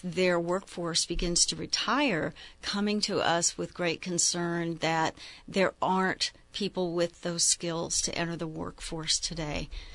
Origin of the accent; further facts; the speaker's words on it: Illinois, United States; I was very fortunate to have met at a community college in my hometown in Illinois, a very wonderful group of people who helped me.